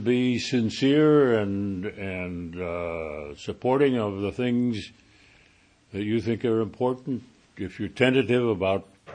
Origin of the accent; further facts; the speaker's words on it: Buffalo, New York, United States; born there; I was born in Buffalo, New York, in 1916, which, as those of you who are good at arithmetic will discover, makes me 90 years old.